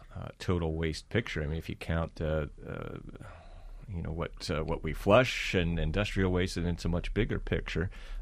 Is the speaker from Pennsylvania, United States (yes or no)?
yes; Philadelphia, Pennsylvania, United States; I grew up in Philadelphia.